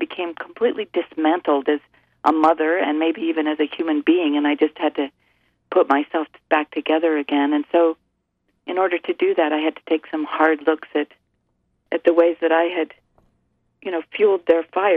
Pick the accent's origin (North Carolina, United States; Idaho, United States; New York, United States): Idaho, United States; now in Eugene, United States; I grew up in Idaho, yes.